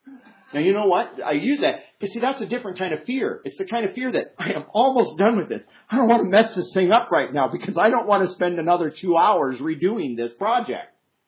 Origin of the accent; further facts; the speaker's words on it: Iowa, United States; Growing up in Iowa, there were all kinds of farmers where I grew up that had land in CRP.